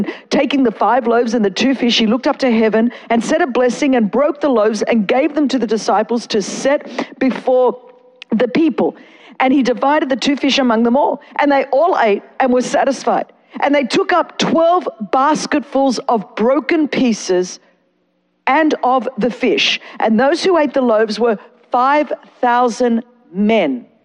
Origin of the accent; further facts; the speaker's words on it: Australia; I'm Australian, so we say Mark.